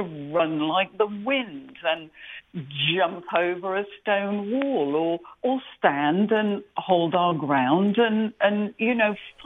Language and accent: English; England, United Kingdom; When I was growing up in England on the farm, you know, the farmhouse